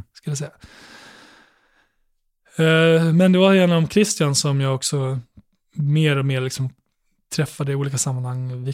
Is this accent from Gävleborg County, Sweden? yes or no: no; Borlänge, Dalarna County, Sweden; och det hamnade jag också när jag växte upp i Borlänge.